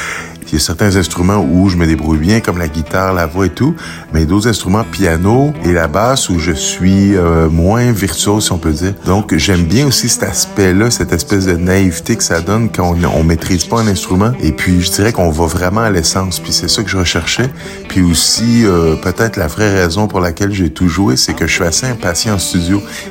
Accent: Quebec, Canada; vu que je viens du Québec, j'ai fait beaucoup d'allers-retours

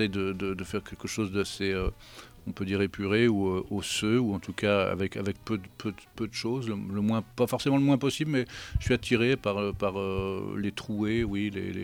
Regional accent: Brittany, France; Parce que j'ai grandi en Bretagne dans les années, je suis né en 70

